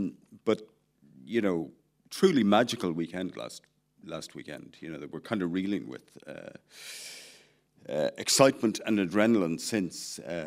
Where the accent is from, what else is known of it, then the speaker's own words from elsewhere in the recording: Dublin, Leinster, Ireland; now in Wicklow, Ireland; I grew up in Raglan Road in the central Dublin, which is iconic in a different way, but have lived most of my adult life, as I think a lot of artists, in Wicklow.